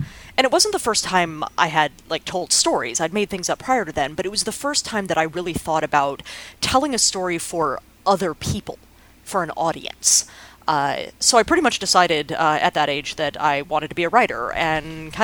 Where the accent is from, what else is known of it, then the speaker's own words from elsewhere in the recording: Dallas, Texas, United States; Yeah, well, so I grew up in Dallas. I actually lived in Texas for the first 18 years of my life, all in one house, which is sort of remarkable.